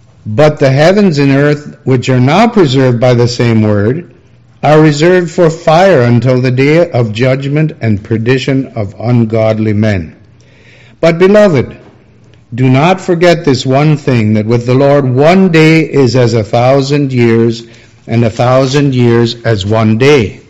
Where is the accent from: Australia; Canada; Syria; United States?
Canada; Hawkesville, Ontario; Why, just in little old Hawkesville, my hometown, there was a tornado that touched down just outside of Hawkesville.